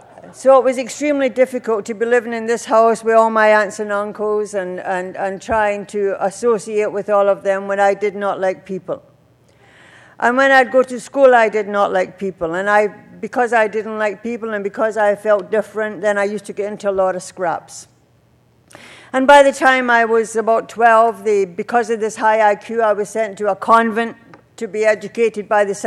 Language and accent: English; Scotland, United Kingdom; born there; I'm an Irish Scot. I always say that being Irish born in Scotland was a great dilemma